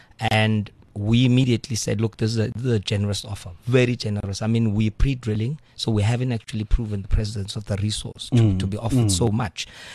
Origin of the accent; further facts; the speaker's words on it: Eastern Cape, South Africa; I am from the Eastern Cape. Have attended almost all tertiary institutions in the country during my growth phase.